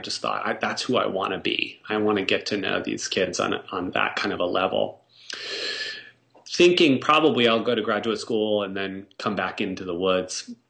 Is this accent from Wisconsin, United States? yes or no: yes; Wisconsin, United States; growing up in Wisconsin, and I did a lot of sledding in the winter.